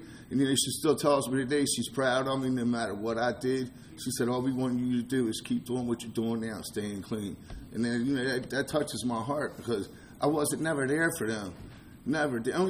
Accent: Baltimore, Maryland, United States; You know, like I said, I'm from Baltimore. It's rough up in Baltimore. I mean, it's really getting bad now for all the gangs and all, but, you know, I still love it there. It's my home. It's where I grew up.

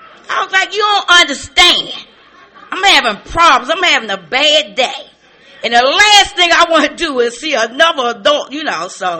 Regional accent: Washington, District of Columbia, United States; I came from Southeast Washington. You don't surrender to nobody.

